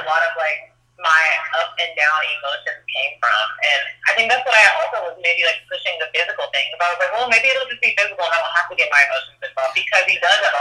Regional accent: Atlanta, Georgia, United States; I'm from Atlanta.

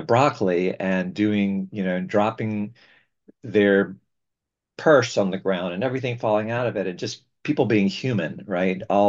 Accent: Alabama, United States; moved away as an adult; So I was born in Alabama. I lived there for 18 years before going to school in Emory University, Atlanta, and then transferring up to UNC.

